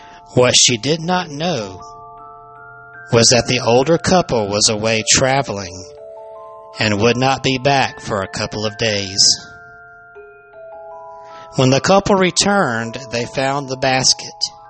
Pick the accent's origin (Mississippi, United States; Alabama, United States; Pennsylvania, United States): Alabama, United States; This is a story which took place here in my home state of Alabama, down in the southern part of the state, I've been told.